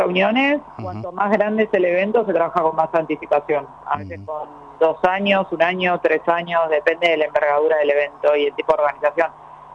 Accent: Argentina; moved away as an adult; now in Paraguay; Yo soy argentina y hace 9 años que vivo acá.

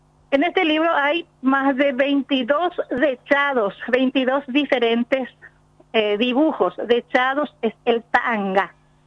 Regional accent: Pirayú, Paraguarí, Paraguay; Pero yo soy de Pirayú. Soy artesana de Pirayú.

